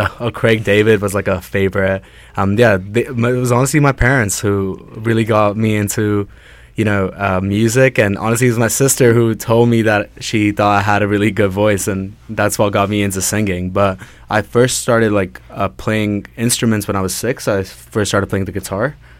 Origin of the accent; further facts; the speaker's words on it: Mumbai, Maharashtra, India; moved away as an adult; also born or lived in London, United Kingdom / Singapore; now in Vancouver, Canada; I am like a third culture kid. Like, I was born in London. I grew up in Mumbai and Singapore primarily, and then I moved to UBC. I moved to Vancouver to actually be a student at UBC in 2019.